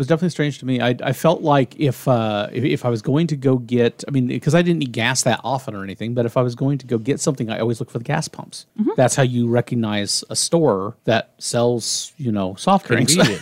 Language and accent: English; Kansas, United States; And I have always, growing up in Kansas, guys, if you're listening to this, convenience stores and gas stations are the same thing here.